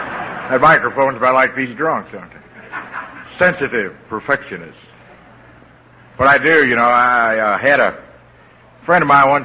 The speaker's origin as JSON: {"language": "English", "town": "Louisville", "region": "Kentucky", "country": "United States", "said": "I'm an alcoholic. I come from Louisville, Kentucky."}